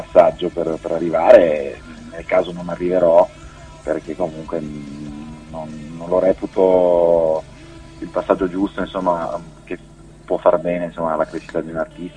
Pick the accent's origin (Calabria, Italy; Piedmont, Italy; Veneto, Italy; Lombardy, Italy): Veneto, Italy; No, ma no, sono veneto, quello sì sicuramente